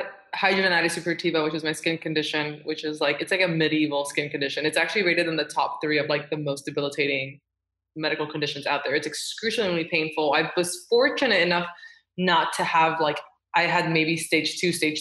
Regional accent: Miami, Florida, United States; I grew up in Miami and it'd be like, everyone had this beautiful skin and we'd be at the beach

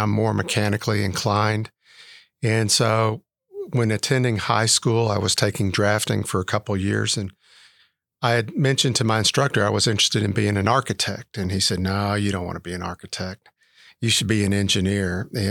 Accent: Lubbock, Texas, United States; Sure. Yeah, I grew up in Lubbock. And actually, my parents were both teachers.

